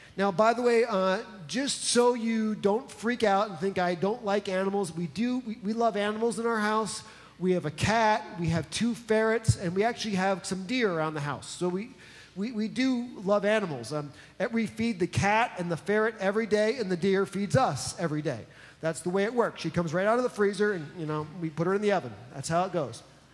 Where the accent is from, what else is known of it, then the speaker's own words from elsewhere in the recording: New Jersey, United States; Some of you know that I grew up outside of New York City, in New Jersey. I'm a Jersey boy, okay? I'm from the city.